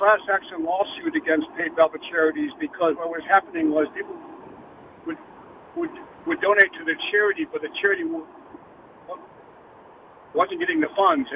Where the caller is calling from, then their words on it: Waterbury, Connecticut, United States; I'm calling from Waterbury.